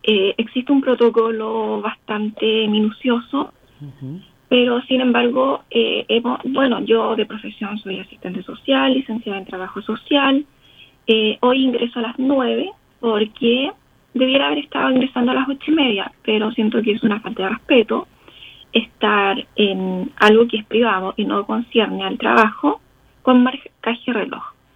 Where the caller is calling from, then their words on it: Araucanía, Chile; yo soy de Chile